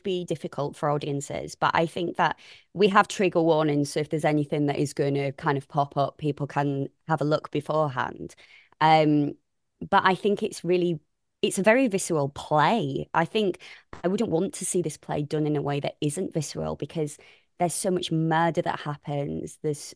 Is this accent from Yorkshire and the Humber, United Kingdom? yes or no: yes; Hull, Yorkshire and the Humber, United Kingdom; Scousers and I'm from Hull, Geordies, Manx, Londoners.